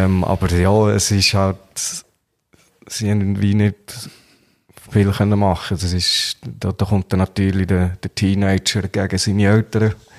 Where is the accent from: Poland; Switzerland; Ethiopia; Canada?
Switzerland; Menznau, Lucerne; von Menzenau, wo ich aufgewachsen bin